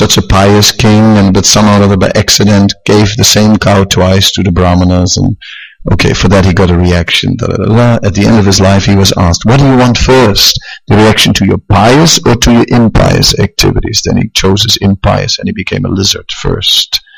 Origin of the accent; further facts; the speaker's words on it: Netherlands; Yeah, I'm also from the Netherlands.